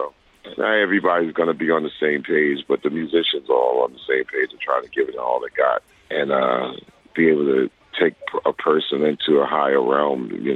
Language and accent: English; New York City, New York, United States; Hey, I'm from the United States. I'm from New York, and I'm influenced by … So why would a black kid born in 1960 in New York City in the United States be influenced by, you know, four guys from Liverpool?